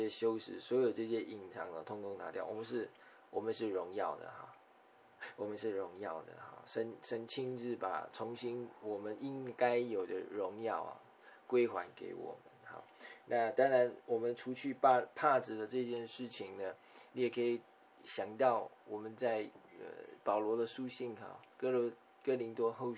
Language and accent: Chinese; China; 欢喜快乐对我们中国人来讲